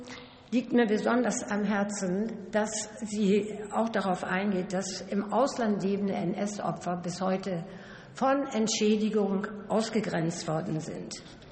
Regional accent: Hamburg, Germany; born there; now in North Rhine-Westphalia, Germany; Und ich sage als gebürtige Hamburgerin Tschüss und als adoptierte NRWlerin Glück auf.

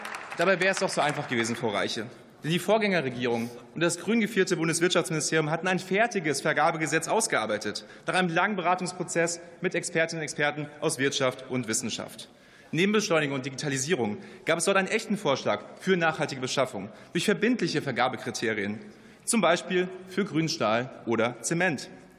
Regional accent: Rhineland-Palatinate, Germany; ein großes Bauprojekt in meiner Heimat Rheinland-Pfalz.

